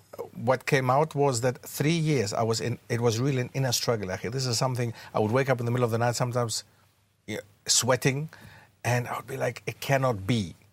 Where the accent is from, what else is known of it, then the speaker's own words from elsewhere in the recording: Germany; And growing up in German society, knowing German and Greek quite well, gave me the access to two languages automatically.